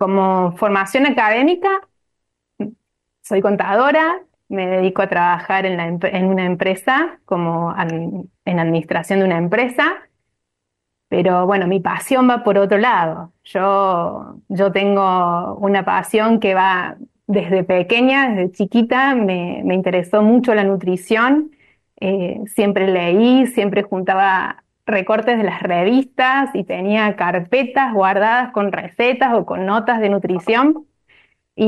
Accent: Córdoba, Argentina; soy de Córdoba capital

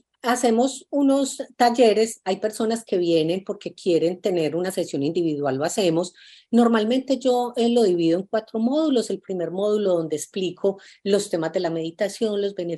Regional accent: Colombia; now in Los Angeles, United States; me siento habitante del mundo, aunque soy colombiana. Resido en Los Ángeles, me siento habitante del mundo, me gusta conocer muchas culturas, viajar

